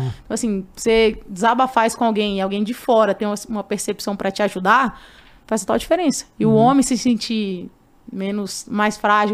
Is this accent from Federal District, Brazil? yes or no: yes; Brasília, Federal District, Brazil; pelo menos na minha cidade lá, eu sou de Brasília, uma cidade grande, né?